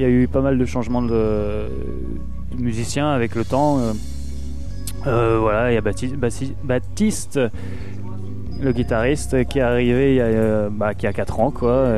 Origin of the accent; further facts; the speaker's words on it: Montpellier, Occitanie, France; also born or lived in Normandy; En fait, on est de Montpellier. Moi, j'ai habité quelques temps en Normandie.